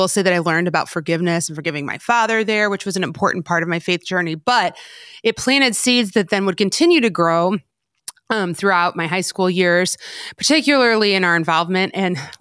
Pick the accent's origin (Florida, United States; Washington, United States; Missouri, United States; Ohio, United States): Missouri, United States; St. Louis; So, well, I was born and raised in St. Louis.